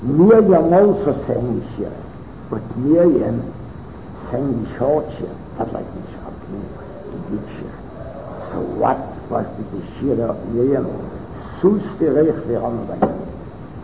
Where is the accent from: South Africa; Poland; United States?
Poland; English is a second language; I mean, I was raised in Poland, so I know that there were so many high taxes in Poland.